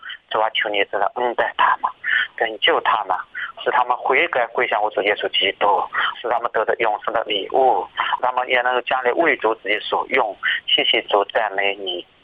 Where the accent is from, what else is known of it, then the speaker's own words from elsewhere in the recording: Zhejiang, China; 我是来自浙江省的